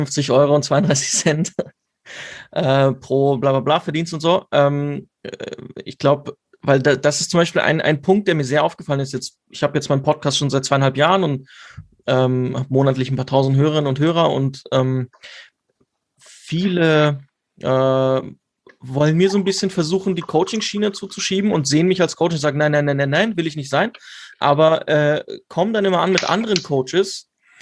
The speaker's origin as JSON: {"language": "German", "region": "Vienna", "country": "Austria", "said": "ich komme aus Wien."}